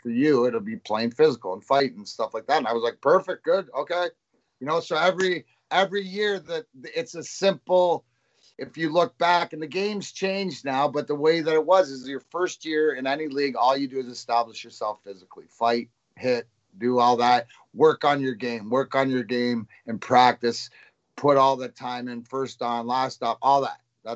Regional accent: Leamington, Ontario, Canada; not only being Canadian, but also growing up in Leamington, it exposed you to such the world.

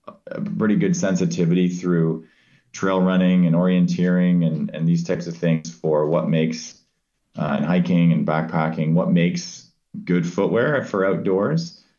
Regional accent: Ontario, Canada; as a Canadian growing up in Southern Ontario

